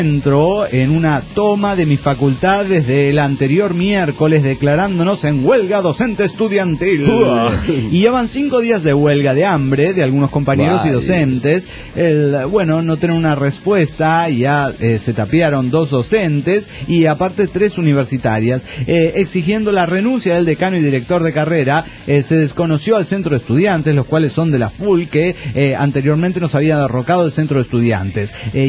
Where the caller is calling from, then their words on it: Buenos Aires, Argentina; de Buenos Aires, Argentina.